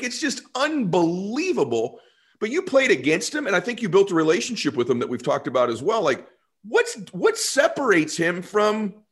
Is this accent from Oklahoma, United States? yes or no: no; Boston, Massachusetts, United States; You know, I am from Boston originally